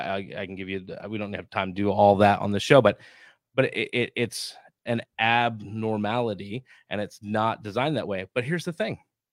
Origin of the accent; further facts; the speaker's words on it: New Jersey, United States; now in Youngstown, United States; I mean, growing up in New Jersey versus being here in Ohio, there were two different fabrics.